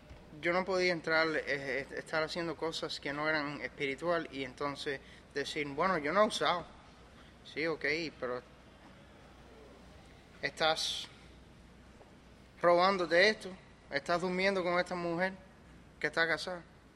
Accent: Miami, Florida, United States; born there; yo nací en Miami y me acostumbré a reuniones en español. Soy cubano

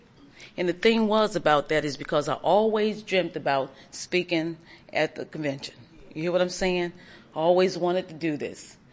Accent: Washington, District of Columbia, United States; I'm from Washington, D.C., and I am an addict.

